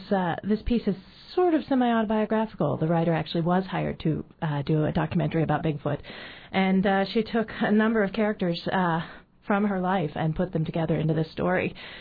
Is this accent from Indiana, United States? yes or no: yes; Indiana, United States; now in New York, United States; I'm from Indiana originally. I live in New York now.